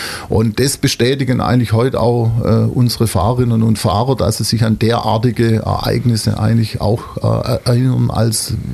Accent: Pfullingen, Baden-Württemberg, Germany; Und ich bin eigentlich in Pfullingen aufgewachsen, kenne aber natürlich die Schwäbische Alb

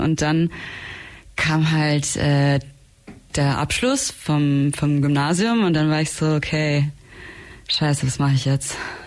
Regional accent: Trentino-Alto Adige, Italy; Also ich bin ursprünglich aus Südtirol, aus auch einem sehr süßen kleinen Dorf

